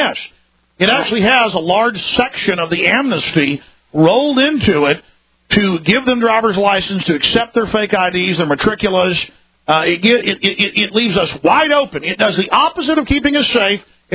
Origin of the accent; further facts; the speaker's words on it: Dallas, Texas, United States; And I never had allergies growing up in Dallas. And then I moved here as a young man.